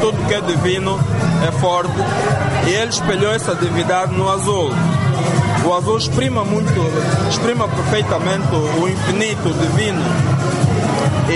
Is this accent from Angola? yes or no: yes; Angola; Nós, como angolanos, somos um embondeiro.